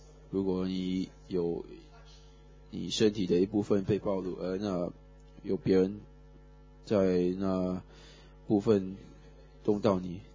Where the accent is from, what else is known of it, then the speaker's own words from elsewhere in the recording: Australia; Chinese is a second language; now in Taiwan; 我一个澳洲人在台湾